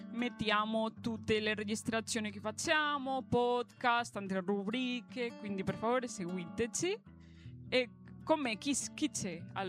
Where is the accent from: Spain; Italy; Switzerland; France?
Spain; Italian is a second language; vengo dalla Spagna